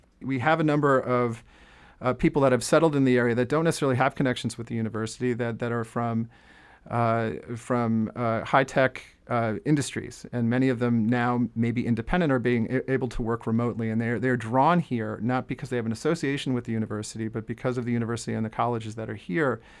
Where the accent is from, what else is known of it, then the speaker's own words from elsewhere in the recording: New Jersey, United States; now in Amherst, United States; Well, I grew up on the Jersey Shore, so it's very similar to winter on the Jersey Shore, I think, in a way.